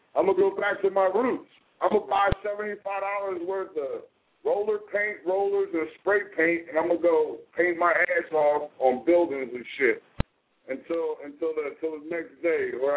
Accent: East Coast, United States; since I'm from the East Coast, people are always like

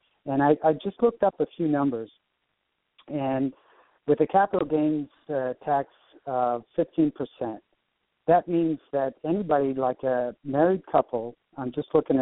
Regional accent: Canada; because I'm originally from Canada

